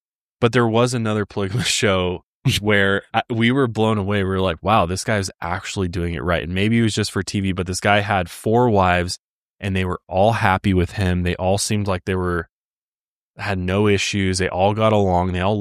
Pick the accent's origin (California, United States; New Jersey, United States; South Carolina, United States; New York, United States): California, United States; I grew up in California.